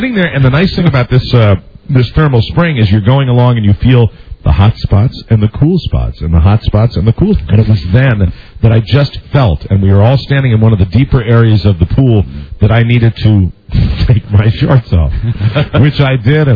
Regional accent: Washington, District of Columbia, United States; they said … I'm from Washington, D.C., capital

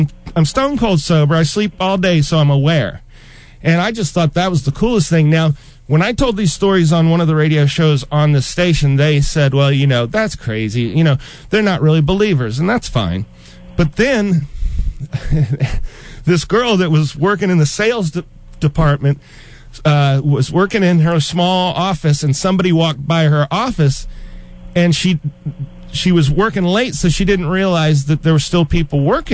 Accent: Fairfax, Virginia, United States; And I'm in Fairfax City, which is just outside of D.C. But I grew up in Fairfax City, and I can share a lot of stories about ghosts in Fairfax.

